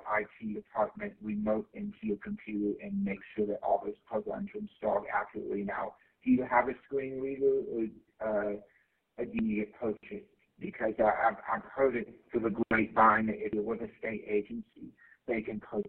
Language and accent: English; Laredo, Texas, United States; the company is actually in Laredo, Texas, near Mexico, and near the Mexico border, because that's where I'm from. … I'm from Laredo.